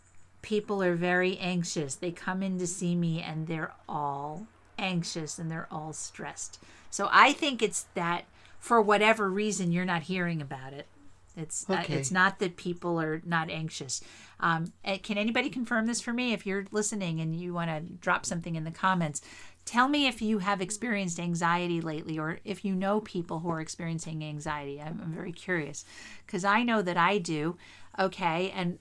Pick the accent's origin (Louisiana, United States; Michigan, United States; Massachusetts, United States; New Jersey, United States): New Jersey, United States; East Windsor; I grew up on Hawthorn Lane in East Windsor, New Jersey.